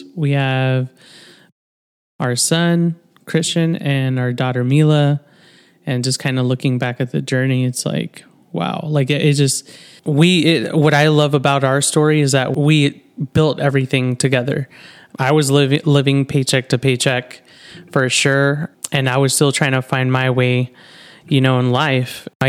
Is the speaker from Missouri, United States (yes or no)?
no; Arlington, Texas, United States; also born or lived in San Antonio; So for me, I was born in San Antonio. And I actually grew up and I was raised in Arlington, Texas, home of the Dallas Cowboys.